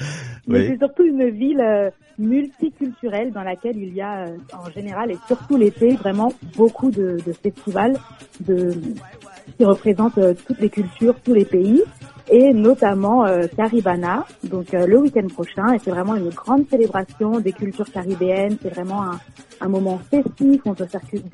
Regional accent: France; born there; Parce que je suis née en France, mais oui, je le parle.

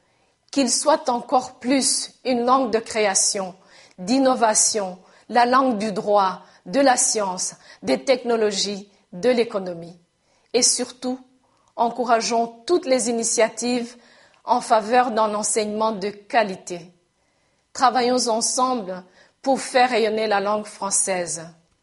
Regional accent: Rwanda; first language Kinyarwanda; French is a second language; Pour moi, qui suis citoyenne du monde, profondément africaine et originaire de ce village nommé Rwanda, ma langue française vit et cohabite avec mes autres langues, ma langue maternelle et nationale, le Kinyarwanda, et mes autres langues de travail, l'anglais et le swahili.

